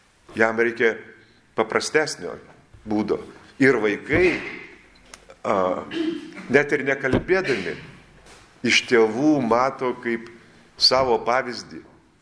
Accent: Utena, Utena County, Lithuania; Aš tiesiog žaviuosi savo vaikiste ir gyvenimu Utenoj. Tai dėl to aš ir esu iš Utenas iki šiol. Vilniuje irgi sakydavo iš Utenas ir Kaune sakysiu iš Utenas.

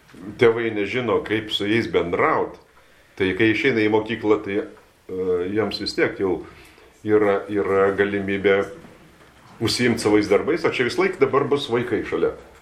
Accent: Utena, Utena County, Lithuania; Aš kai augau, tai žmonės sveikindavosi Utenoj. Tas mažas miestas pažįsta daugumą.

